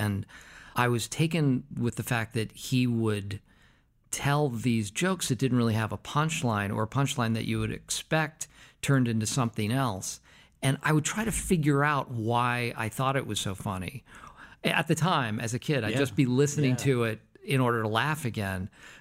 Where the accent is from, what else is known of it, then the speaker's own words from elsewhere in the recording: Concord, Massachusetts, United States; born there; I was born in Concord, Massachusetts.